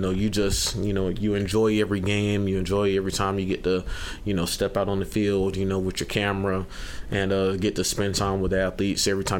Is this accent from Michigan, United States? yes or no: no; Mauldin, South Carolina, United States; also born or lived in Germany / Anniston, Alabama; I was actually born in Germany. My dad's a military, so I was born in Germany, 1988. We moved to Anniston, Alabama in 1991, so spent 4 years there. And then moved in 1995 to Malden, South Carolina, a little town in Greenville.